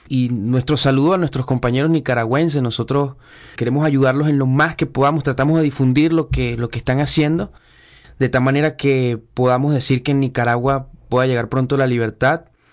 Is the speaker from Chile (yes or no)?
no; Venezuela; Cuando llegó Chávez al poder en mi país yo tenía 10 años apenas. Y nosotros crecimos en una situación de confiscación de las libertades.